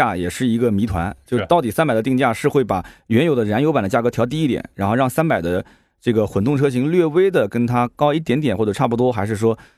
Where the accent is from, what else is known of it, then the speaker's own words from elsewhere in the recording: Nanjing, Jiangsu, China; accent: Nanjing dialect; 我们南京话讲洋户洋户的那种感觉是吧？